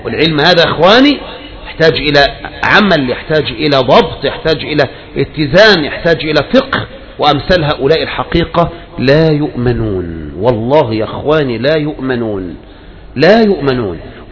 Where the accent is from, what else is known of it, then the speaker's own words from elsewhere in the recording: Egypt; وعلى رأسهم بلدنا مصر